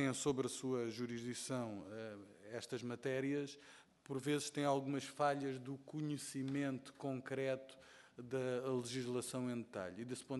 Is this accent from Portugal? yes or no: yes; Faro, Portugal; Eu sou algarvio